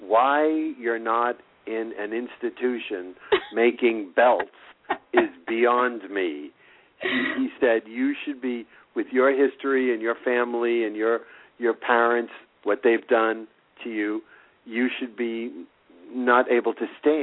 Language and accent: English; Boston, Massachusetts, United States; moved away as an adult; now in New York, United States; When I was raised in Boston, but I moved. I say when I graduated college, I threw my cap in the ground on the air. By the time it hit the ground, I was living in New York.